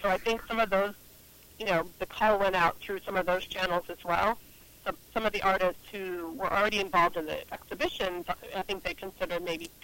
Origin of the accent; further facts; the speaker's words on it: North Syracuse, New York, United States; now in Brooklyn, United States; I'm from upstate New York. I'm from North Syracuse, but I live in Brooklyn right now.